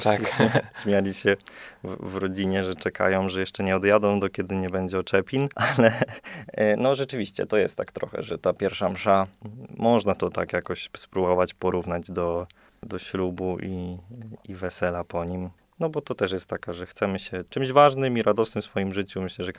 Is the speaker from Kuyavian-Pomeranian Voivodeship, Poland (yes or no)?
no; Greater Poland Voivodeship, Poland; Pochodzę z parafii świętego Benedykta w Chlewie. Moja parafia jest już w województwie łódzkim, chociaż ja tak oryginalnie, moja wioska rodzinna jest jeszcze w Wielkopolsce. Tak na takim skraju województw wielkopolskiego i łódzkiego.